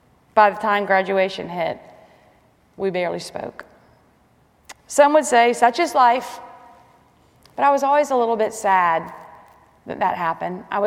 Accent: Atlanta, Georgia, United States; born there; She was born in the Bronx, and I was born in Atlanta, Georgia.

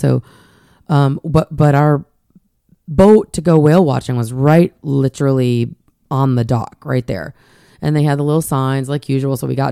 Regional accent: Charleston, South Carolina, United States; So we're from Charleston, South Carolina, and we're admittedly foodies, and we are spoiled by fabulous restaurants where we live.

